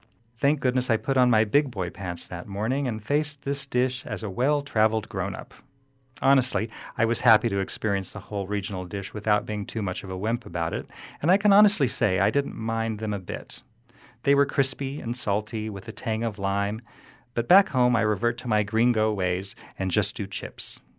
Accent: Texas, United States; I grew up in Texas, where Tex-Mex was always big, but we rarely had avocados in the 60s and 70s because they were so expensive

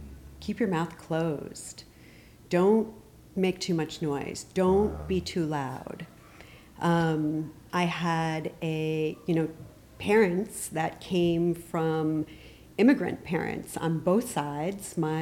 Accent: Connecticut, United States; Yeah, I grew up in Connecticut.

